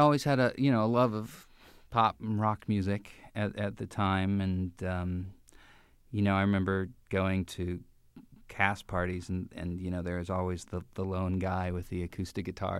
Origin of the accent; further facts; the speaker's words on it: Helena, Montana, United States; No, I grew up in Helena, Montana. So the popular kids in schools were typically, football players and, sons and daughters of ranchers